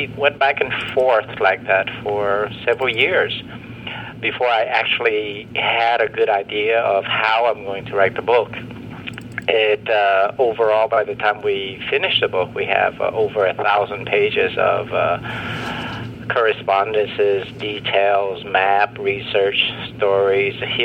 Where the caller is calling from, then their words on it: Nong Khai, Thailand; I'm calling from Thailand, up around the Nong Khai area. I'm here working on a little farm project